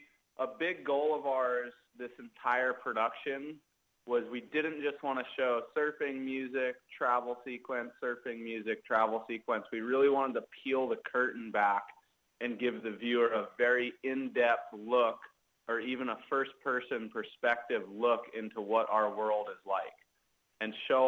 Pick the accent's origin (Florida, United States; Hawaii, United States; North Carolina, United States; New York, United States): Hawaii, United States; I'm a professional surfer, and I grew up on the North Shore of Maui.